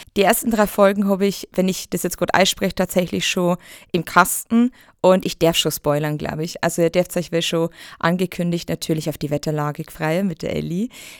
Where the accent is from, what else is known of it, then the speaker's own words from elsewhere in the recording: Bavaria, Germany; ich komme aus der Oberpfalz, wenn man vielleicht hört